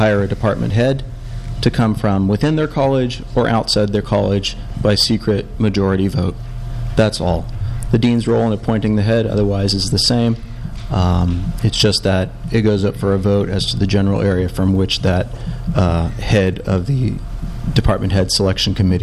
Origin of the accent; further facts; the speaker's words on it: United States; as a faculty member, even as an American, I'm a big fan of shared governance